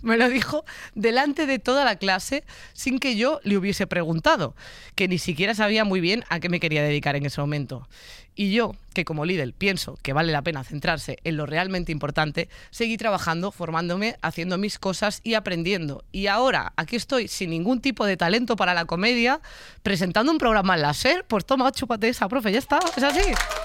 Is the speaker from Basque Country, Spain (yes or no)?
no; A Coruña, Galicia, Spain; Hay uno de Coruña, de mi tierra